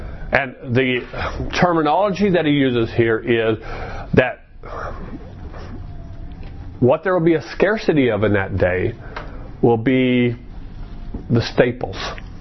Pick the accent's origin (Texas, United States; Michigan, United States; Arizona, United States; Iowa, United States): Arizona, United States; Maricopa; I remember when we were growing up outside of Maricopa, Arizona, as kids